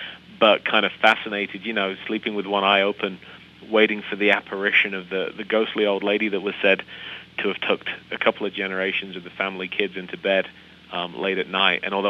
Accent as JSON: {"language": "English", "country": "United Kingdom", "moved": "as an adult", "lives_now": "Colorado, United States", "said": "as you probably are getting a hint of an accent as I speak, I hail from the United Kingdom, from Great Britain, and I came here to the States in 1999. I've lived in Colorado ever since."}